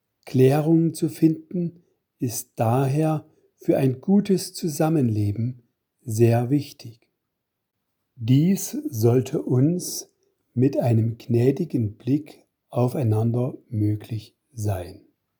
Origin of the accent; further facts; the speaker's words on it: Döbeln, Saxony, Germany; ich komme aus Döbeln.